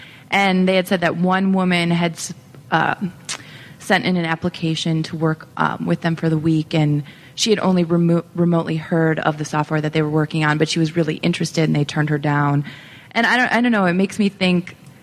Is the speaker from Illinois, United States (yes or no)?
no; Detroit, Michigan, United States; Recently, about 2 weeks ago, we're from Detroit